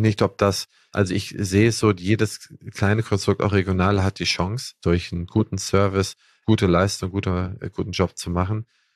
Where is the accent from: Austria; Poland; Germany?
Germany; Schleswig-Holstein; du als Holsteiner, ich als Holsteiner, wo wir Erntezeit haben